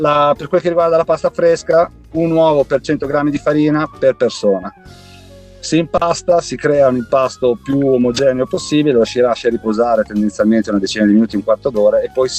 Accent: Cesena, Emilia-Romagna, Italy; Io sono di Cesena

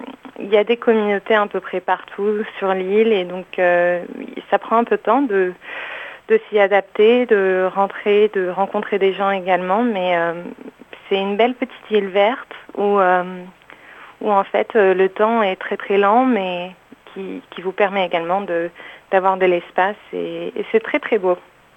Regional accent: Casablanca, Casablanca-Settat, Morocco; moved away as an adult; also born or lived in Paris; now in Sydney, Australia; Je suis née au Maroc, à Casablanca, et j'ai vécu entre... à Casa et Paris, et à l'âge de 18 ans, j'ai fait des études de marketing à Paris, et vers 22 ans, j'ai décidé de venir à Sydney

